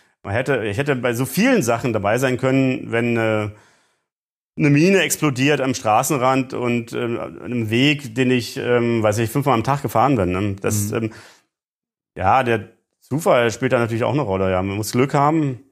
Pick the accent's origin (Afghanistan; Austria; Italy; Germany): Germany; ich komme selber aus der DDR